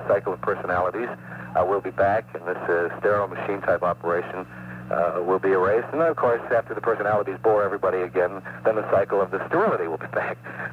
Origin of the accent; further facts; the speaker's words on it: Buffalo, New York, United States; I'm from Buffalo, which is similar to Detroit